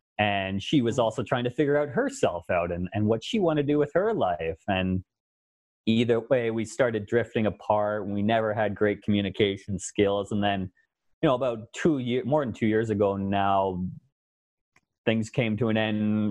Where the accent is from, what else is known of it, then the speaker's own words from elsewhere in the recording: Kingston, Ontario, Canada; moved away; I grew up sailing in Kingston, Ontario. Then I moved out west.